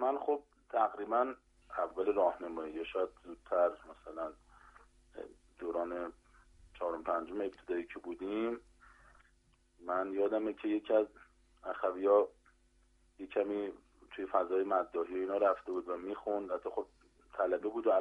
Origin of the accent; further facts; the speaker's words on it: Qom, Iran; دیگه من خودم قم به دنیا آمدم. تا 22 سالگی قم بودم.